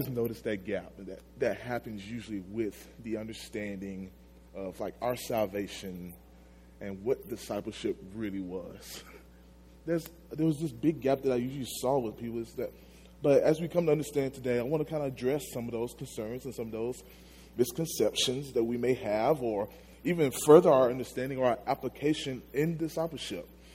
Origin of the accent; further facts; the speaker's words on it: Magnolia, Arkansas, United States; I'm from Magnolia, Arkansas, small town down south. Don't know it, don't worry about it.